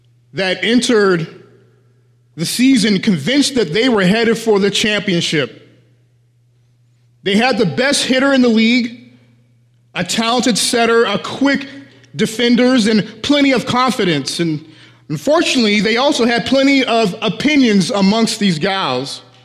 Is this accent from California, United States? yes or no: no; Denver, Colorado, United States; I come from Colorado in the Denver area